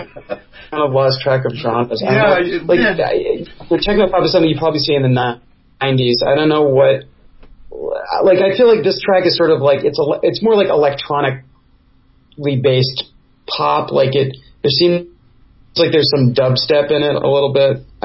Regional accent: California, United States; I grew up in the Bay Area, and I was exposed to a lot of stuff

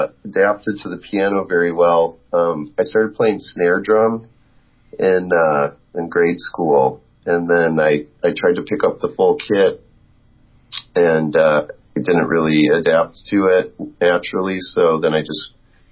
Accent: Chicago, Illinois, United States; Yes, we're from Chicago.

